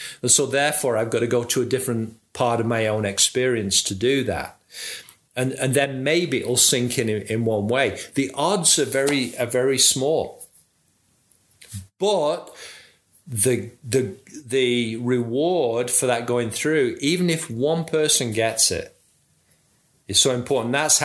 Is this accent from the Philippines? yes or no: no; Manchester, North West England, United Kingdom; even if I say, you know, I'm from Manchester, on one level it's true